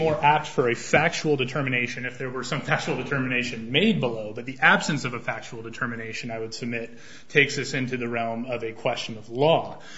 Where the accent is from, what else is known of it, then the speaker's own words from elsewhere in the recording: Idaho, United States; Your Honor, I come from Idaho where we have the same issue as well.